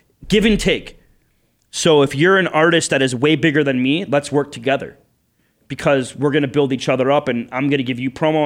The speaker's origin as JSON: {"language": "English", "region": "Illinois", "country": "United States", "tie": "born or raised there", "said": "I grew up in Illinois. I know the scene very well out there."}